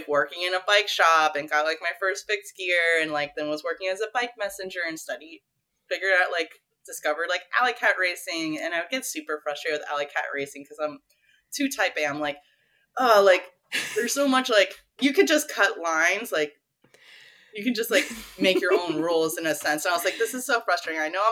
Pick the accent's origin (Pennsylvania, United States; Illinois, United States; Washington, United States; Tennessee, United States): Pennsylvania, United States; Philadelphia; Yeah, so I actually grew up skiing. I'm originally from Philadelphia, and my parents were super into skiing.